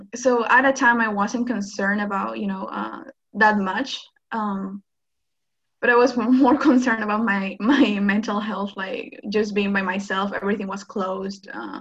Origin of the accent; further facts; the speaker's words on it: Lima, Peru; English is a second language; I'm originally from Lima, Peru.